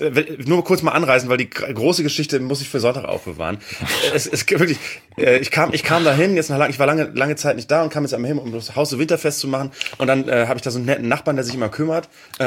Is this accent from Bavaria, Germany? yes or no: no; Bremen, Germany; ich komme aus Bremen